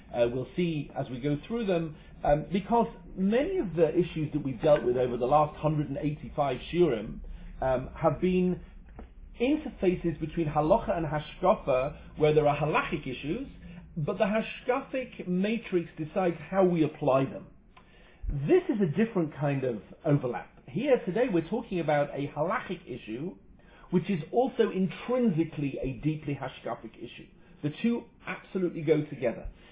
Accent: Yorkshire and the Humber, United Kingdom; I come from Yorkshire, which is a place in the north of England where everybody is notoriously miserable.

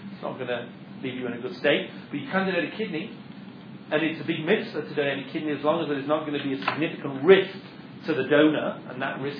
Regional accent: England, United Kingdom; because I'm English, and I was living in England in the 1980s

